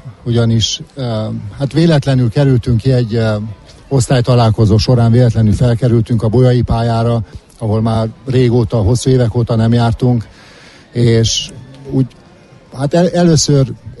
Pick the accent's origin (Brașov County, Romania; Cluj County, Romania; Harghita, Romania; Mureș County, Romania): Mureș County, Romania; Târgu Mureș; büszke vagyok arra, hogy marosvásárhelyi vagyok